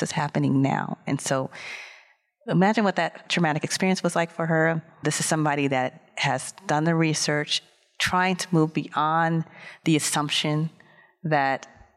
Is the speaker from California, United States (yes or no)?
yes; Los Angeles, California, United States; I saw a lot growing up in Los Angeles in the height of gang activity and the Reaganomics